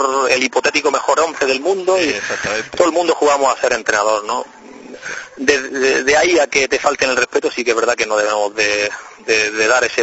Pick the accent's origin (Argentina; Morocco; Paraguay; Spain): Spain; Granada, Andalusia; sobre todo como granadino